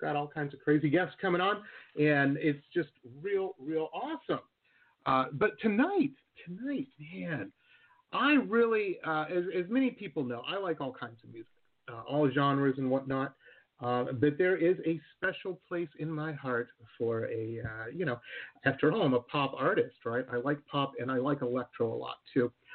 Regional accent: Detroit, Michigan, United States; I went to college in Boston, just a little north of the city there, you know, and I grew up in Detroit

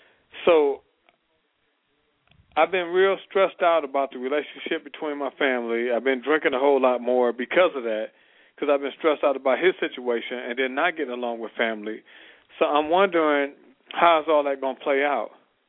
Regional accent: Chicago, Illinois, United States; I live in Texas. I just came back from seeing him in Chicago. I grew up in Chicago. That's where I'm from.

